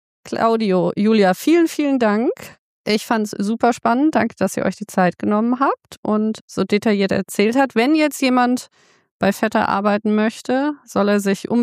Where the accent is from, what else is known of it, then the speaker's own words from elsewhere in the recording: Berlin, Germany; das möchte ich als Berliner